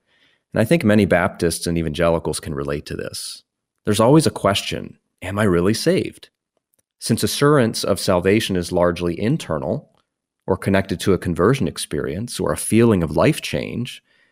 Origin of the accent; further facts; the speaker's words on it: Northeast, United States; I grew up in the Northeast.